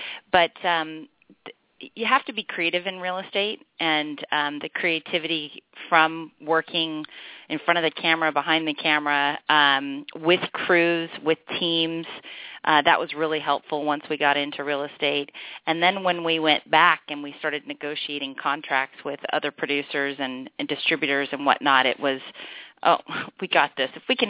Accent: Pasadena, California, United States; and then, of course, my hometown, Pasadena.

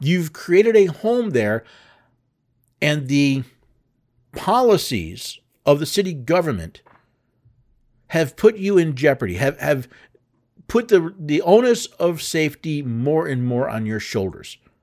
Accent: New York, United States; See, as I said, I was born in New York City. I lived upstate New York for most of my life. I lived a couple hours outside of New York City.

